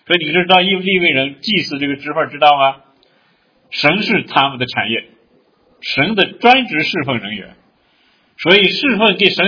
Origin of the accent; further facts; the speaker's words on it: Northwest China, China; 我们西北人很喜欢吃羊头，对吧？